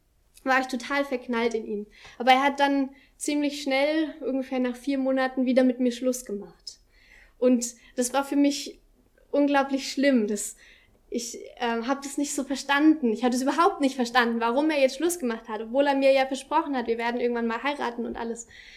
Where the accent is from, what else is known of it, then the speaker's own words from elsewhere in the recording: Friedensau, Saxony-Anhalt, Germany; Ich bin in Friedensau aufgewachsen und dort ist überall Wald um den Ort herum.